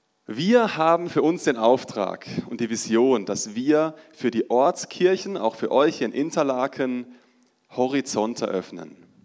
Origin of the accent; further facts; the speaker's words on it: Baden-Württemberg, Germany; now in Muttenz, Switzerland; Wir wohnen seit 8,5 Jahren in Muttenz. Wir sind ursprünglich aus Deutschland, gerade über die Grenze rüber, im Dreiländereck groß geworden